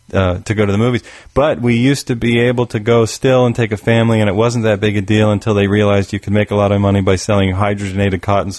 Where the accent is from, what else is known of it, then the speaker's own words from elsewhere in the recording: United States; And I'm an American. You're an American. We didn't grow up with theater.